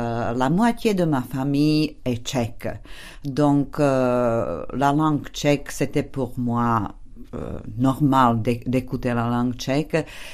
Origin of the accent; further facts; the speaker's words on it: Hnúšťa, Banská Bystrica Region, Slovakia; now in Prague, Czechia; En Slovaquie, je viens de la Slovaquie centrale, d'une petite ville qui s'appelle Hnúšťa